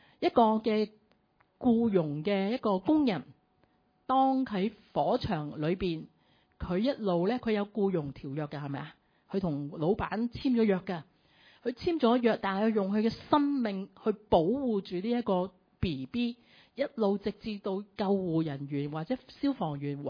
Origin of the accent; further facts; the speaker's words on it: Hong Kong; 原来呢我们香港人听到这些声音的时候，我们是这么踊跃的，这么热心的来到去帮助的。